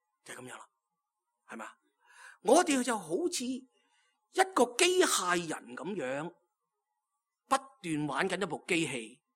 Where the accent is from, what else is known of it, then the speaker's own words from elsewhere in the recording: Guangdong, China; 我哋中国，我哋广东人咧，以前有一句咧，我细个嗰阵时咧就讲咧